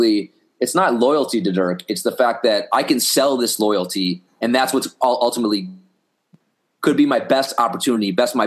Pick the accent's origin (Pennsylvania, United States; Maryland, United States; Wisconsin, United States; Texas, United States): Wisconsin, United States; And I'm from Wisconsin, I can say that.